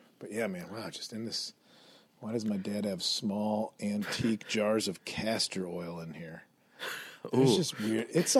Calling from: Addison, Illinois, United States; I'm recording from Addison, Illinois right now.

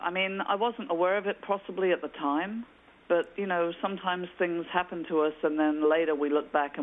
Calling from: England, United Kingdom; Well, I'm from England

